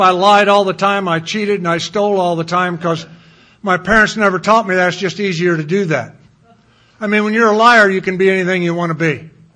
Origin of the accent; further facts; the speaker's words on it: Danville, Illinois, United States; born there; I was born in Danville, Illinois. I had great parents.